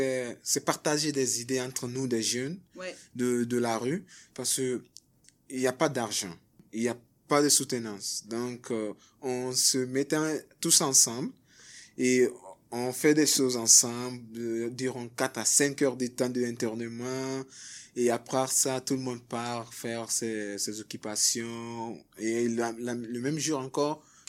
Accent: Kindia, Guinea; Oui, c'est Kindia, mon village natal.

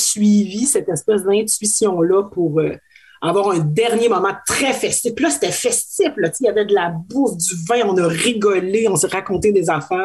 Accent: Quebec, Canada; je viens de l'Abitibi, fait que c'est comme doublement honteux.

